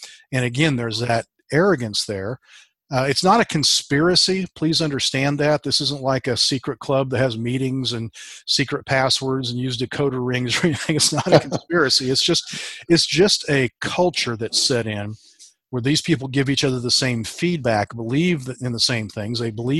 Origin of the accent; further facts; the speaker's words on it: Wichita, Kansas, United States; they're from Wichita, Kansas, and I was born and raised in Wichita.